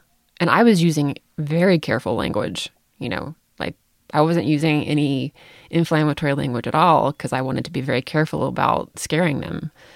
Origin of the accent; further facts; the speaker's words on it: United States; I'm leaving the country in 2 weeks. Oh my God, I have to travel abroad as an American.